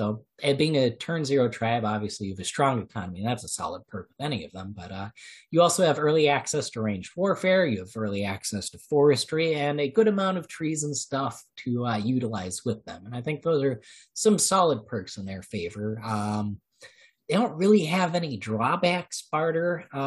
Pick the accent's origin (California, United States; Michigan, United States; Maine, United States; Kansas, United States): Michigan, United States; accent: Michigan; It's got to be my Michigan accent. It's like, here I'm saying, well, let's barter, and you know, I'm saying let's barter rabbits and stuff, but you know, barter, yeah. Yes, we just don't have T's where I come from.